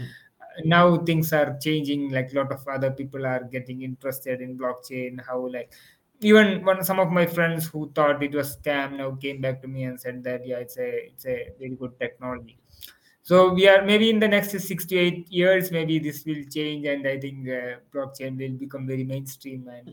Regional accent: Kerala, India; I'm from Kerala, where like a lot of, I think, institutions are coming up

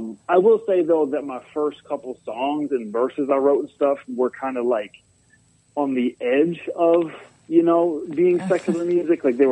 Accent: Toledo, Ohio, United States; I am from Toledo, Ohio, and I'm a Christian rapper.

